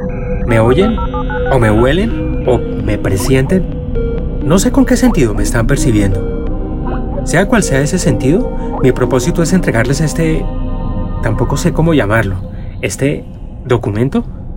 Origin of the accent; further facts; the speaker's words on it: Bogotá, Bogotá D.C., Colombia; born there; Nací en Bogotá en 1964, pero me parece que nací antes